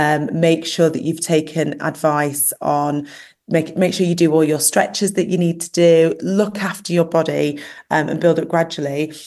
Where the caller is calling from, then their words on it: Tunis, Tunis Governorate, Tunisia; So right now I'm in Tunis, the capital of Tunisia